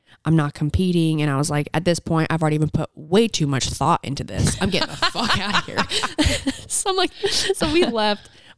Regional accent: Utah, United States; I'm from Southern Utah.

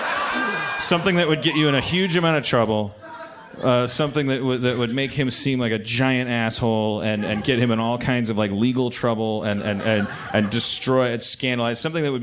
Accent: Wisconsin, United States; also born or lived in Los Angeles; I'm from Wisconsin and then I lived in Los Angeles, so I don't understand the whole New Jersey like thing

